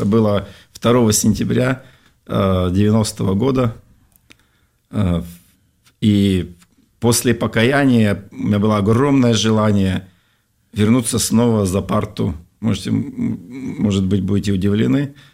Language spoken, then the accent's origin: Russian; Chelyabinsk, Chelyabinsk Oblast, Russia; moved away; я уехал из Челябинска в апреле месяце, в Санкт-Петербург приехал в августе.